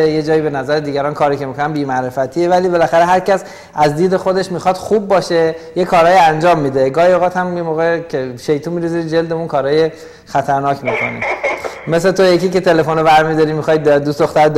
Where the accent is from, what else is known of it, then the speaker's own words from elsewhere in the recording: Tehran, Tehran Province, Iran; من بچه تهران هستم، البته پدر مادرم مال تهران نیستن